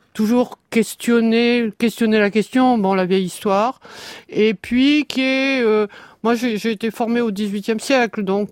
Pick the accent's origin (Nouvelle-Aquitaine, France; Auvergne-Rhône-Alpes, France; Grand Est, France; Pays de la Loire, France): Nouvelle-Aquitaine, France; La Rochelle; born there; Je suis née à La Rochelle, il n'y avait pas de baleinier à La Rochelle.